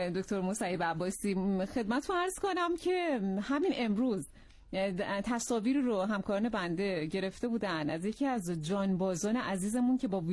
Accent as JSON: {"language": "Persian", "country": "Iran", "said": "ایرانی بودنمون رو این روزها فراموش نکردیم."}